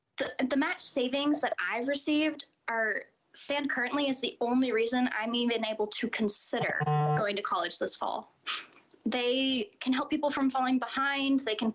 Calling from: Oregon, United States; I am a senior in high school, and I'm calling from Southern Oregon on behalf of all lower-income, underprivileged, and underrepresented students in the state.

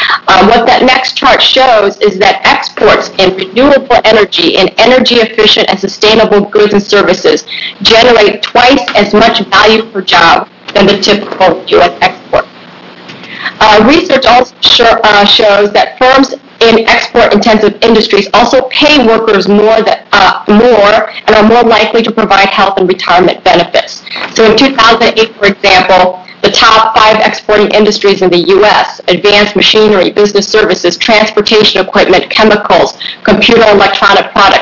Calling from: East Coast, United States; I am testifying from the East Coast.

